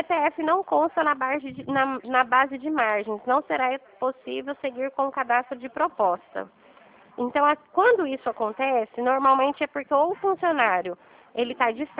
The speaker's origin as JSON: {"language": "Portuguese", "region": "São Paulo", "country": "Brazil", "said": "Sim, eu sou de São Paulo, estou em São Paulo."}